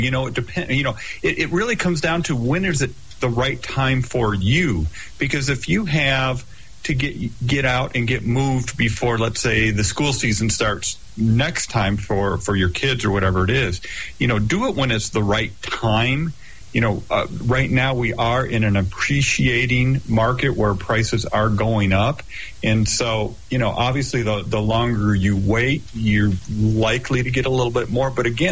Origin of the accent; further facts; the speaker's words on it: Ann Arbor, Michigan, United States; moved away; also born or lived in Phoenix; Well, you know, I grew up in Ann Arbor in Michigan, right? And so, you know, got full winters. And when I first moved west, I moved to Phoenix